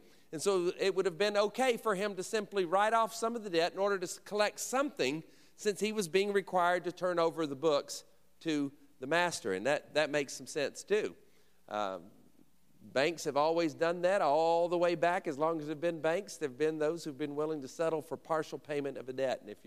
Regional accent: Alabama, United States; And I remember as a small child, I grew up in Alabama, and I was the fourth generation of my family in the Assemblies of God churches.

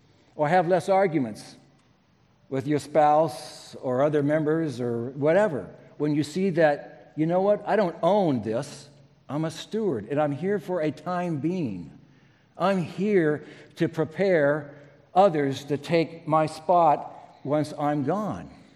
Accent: Sumner, Washington, United States; I can remember growing up in Sumner, down by Puyallup and Tacoma, that in grade school, we could smell Tacoma.

